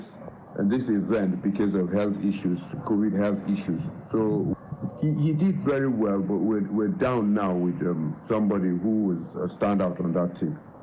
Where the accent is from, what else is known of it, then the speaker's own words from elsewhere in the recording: Nigeria; I'm a Nigerian